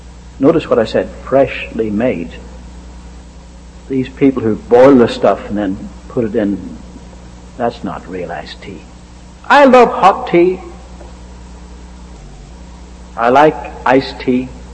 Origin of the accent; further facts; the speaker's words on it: Ireland; I was born and raised in Ireland, where the national drink is hot tea.